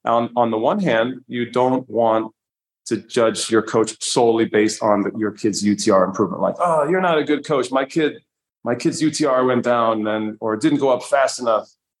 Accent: New York, United States; now in Vermont, United States; But I'm a New Yorker. I'm here, building something special.

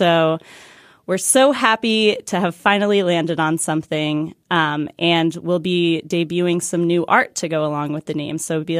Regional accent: Washington, District of Columbia, United States; we're hosting a live show in D.C., my hometown.

